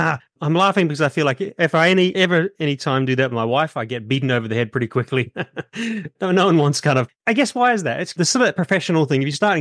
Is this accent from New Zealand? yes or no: yes; New Zealand; now in London, United Kingdom; We live in London, which is kind of a fairly international family. I'm from New Zealand. My wife is from Canada. We're all located for the moment in London